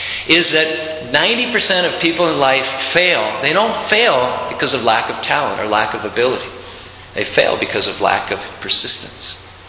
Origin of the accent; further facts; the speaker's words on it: Utah, United States; We're from Utah Valley, right?